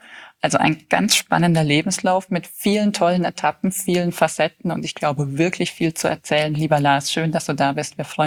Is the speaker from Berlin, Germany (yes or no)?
no; Bayreuth, Bavaria, Germany; born there; Und ich bin auch in Bayreuth geboren.